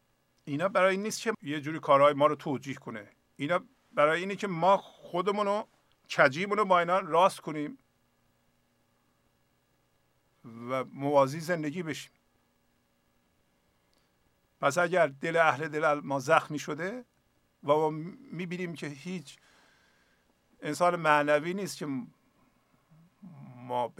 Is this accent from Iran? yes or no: yes; Iran; ما ایرانی هستیم، هیچ کس نمیتونه حرفی بزنه در این مورد